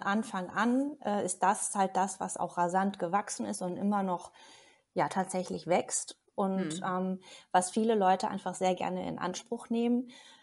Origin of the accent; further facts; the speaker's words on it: Hamburg, Germany; now in Föhr, Germany; Ich bin mittlerweile 39 Jahre alt und lebe seit 8 Jahren auf der Nordseeinsel Föhr. Ich komme ursprünglich aus Hamburg